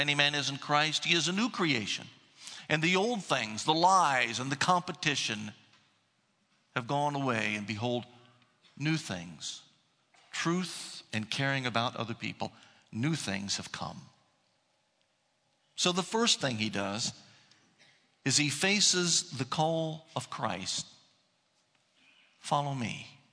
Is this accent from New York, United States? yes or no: no; Columbus, Ohio, United States; You know, every time I go to my hometown, Columbus, Ohio, I try to stop by the church of my childhood.